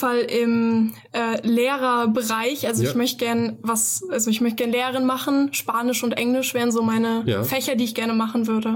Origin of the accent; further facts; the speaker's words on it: Fulda, Hesse, Germany; Ja, ich komme aus Fulda, bin hier geboren, auch im Herz-Jesu-Krankenhaus, tatsächlich. Ich komme auch aus Fulda.